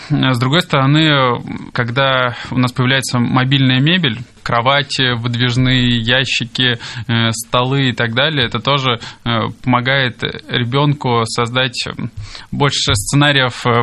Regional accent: Saint Petersburg, Russia; Хотя я сам вырос в Купчино.

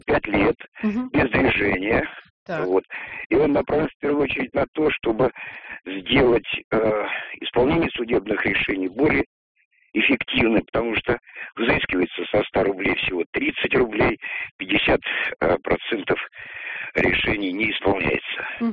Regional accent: Moscow, Russia; Я из Москвы.

